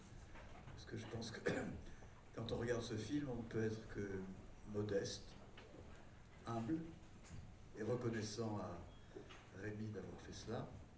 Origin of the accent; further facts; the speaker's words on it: France; Chauvine, parce que moi, je suis français.